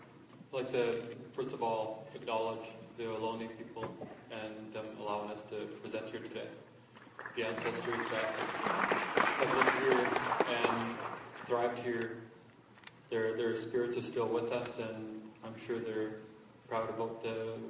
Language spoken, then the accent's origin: English; British Columbia, Canada; I grew up in Wet'suwet'en territory with my grandparents, as I was introduced.